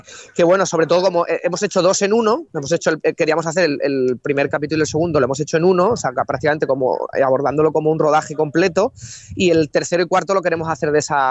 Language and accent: Spanish; Madrid, Community of Madrid, Spain; Yo soy de Madrid, natural de Madrid, pero mis padres son muy jerezanos y por ello nos vinimos aquí.